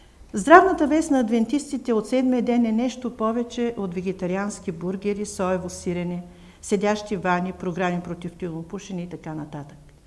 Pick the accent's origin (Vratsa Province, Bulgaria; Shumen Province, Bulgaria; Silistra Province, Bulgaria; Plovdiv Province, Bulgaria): Silistra Province, Bulgaria; Silistra; moved away as an adult; now in Varna, Bulgaria; Аз съм силистренка. И винаги идвам с голямо вълнение тук, защото най-хубавите ми детските години, до 18 години, са минали в този град.